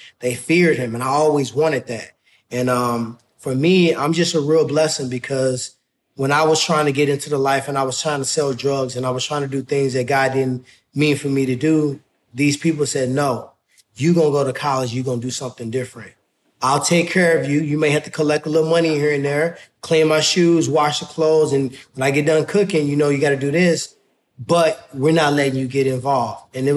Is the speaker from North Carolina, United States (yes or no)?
no; Ferguson, Missouri, United States; So for me, growing up in Ferguson is everything to me.